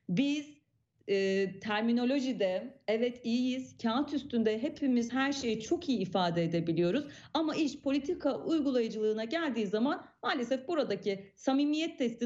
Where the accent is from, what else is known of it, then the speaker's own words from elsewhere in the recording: Diyarbakır, Diyarbakır Province, Turkey; Evet, ben de Diyarbakırlıyım.